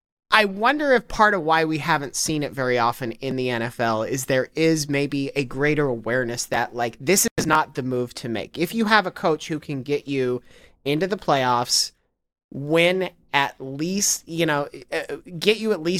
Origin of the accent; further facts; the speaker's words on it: Tampa, Florida, United States; I'm going to start because I'm from Tampa